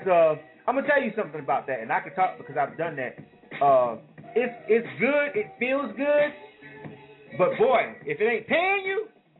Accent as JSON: {"language": "English", "town": "Panama City", "region": "Florida", "country": "United States", "said": "I'm from Panama City, Florida. It's a very small place."}